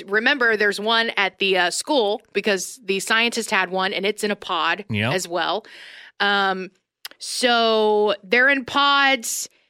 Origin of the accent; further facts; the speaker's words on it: Florida, United States; When I was growing up in Florida, what you may not know is where we were at, we used to go out into the Everglades a lot.